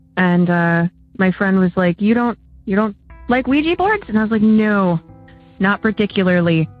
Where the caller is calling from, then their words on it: Oberlin, Ohio, United States; I'm calling from Oberlin, Ohio.